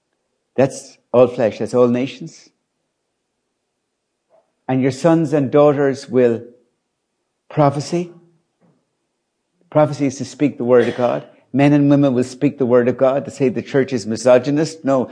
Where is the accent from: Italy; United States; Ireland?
Ireland; Because we grew up in Ireland, in a very triumphalistic Ireland. We were Catholic Ireland.